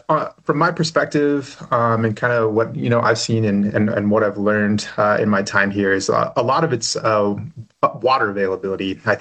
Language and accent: English; Pacific Northwest, United States; now in Livingston, United States; So I grew up in the Pacific Northwest and got my undergrad and master's degree over there in various areas of focus